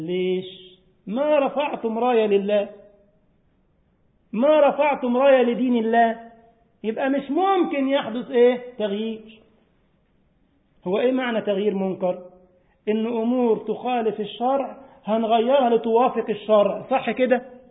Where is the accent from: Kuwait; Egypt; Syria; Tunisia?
Egypt; تاهوا في أرض شبه جزيرة سيناء عندنا في مصر